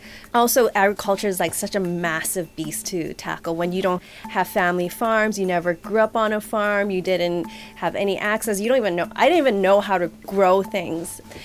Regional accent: Hong Kong; also born or lived in Shanghai; growing up in Hong Kong and Shanghai, growing up in large cities, you don't get that access.

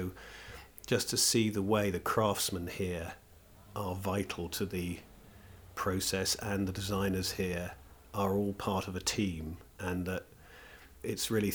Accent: East Midlands, United Kingdom; because we grew up near Northampton

